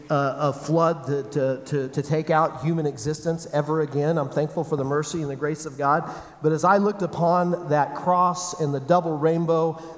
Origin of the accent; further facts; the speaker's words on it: Kansas, United States; also born or lived in California; Heather and I grew up in Kansas. We'd lived in California for 15 years. But we'd grown up here.